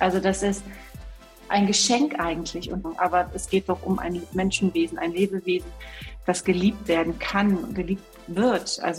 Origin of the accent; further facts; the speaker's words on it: Cologne, North Rhine-Westphalia, Germany; now in Spain; dass wir wieder zurück nach Köln gehen, in meine Heimat. Wohnen jetzt aber nach 4 Jahren Köln, nur 4 Jahre Köln wieder, wohnen wir auf Mallorca und sind zurzeit in Österreich.